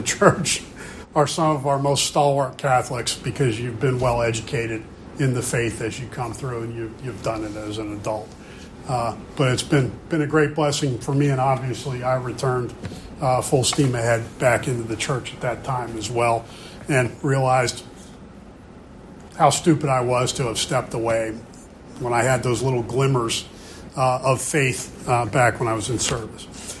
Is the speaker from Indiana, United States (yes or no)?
no; Pennsylvania, United States; now in Northern Virginia, United States; I'm originally from South Central Pennsylvania.